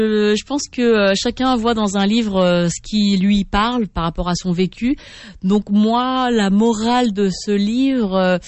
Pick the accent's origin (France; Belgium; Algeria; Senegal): France; born there; quand j'étais enfant, donc je suis née en France, et je lisais beaucoup de livres quand j'étais enfant